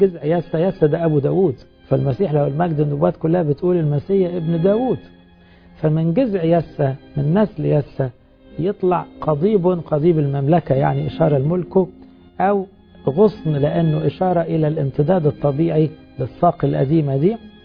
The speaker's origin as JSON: {"language": "Arabic", "country": "Egypt", "said": "إحنا بنحبه كمصريين لأنه نبوة من جهة مصر"}